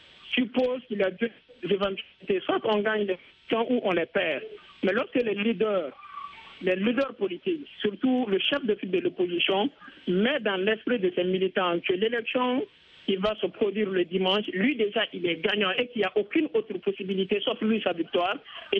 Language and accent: French; Guinea; Nous sommes des Guinéens.